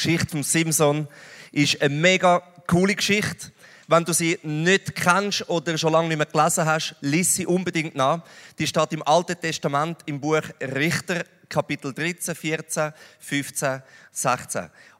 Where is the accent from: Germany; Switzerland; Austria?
Switzerland; in dem sind wir Schweizer eigentlich tendenziell sehr gut, nämlich im die perfekte Welt mimen.